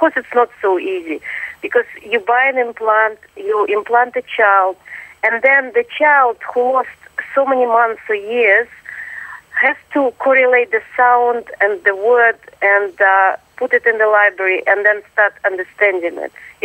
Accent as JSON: {"language": "English", "country": "Australia", "lives_now": "Moscow, Russia", "said": "I'm not really Russian, I'm Australian, but I do sound Russian."}